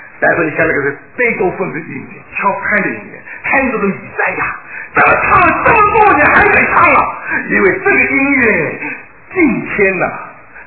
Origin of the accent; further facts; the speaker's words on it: China; 我们中国人常常用舔犊之情啊。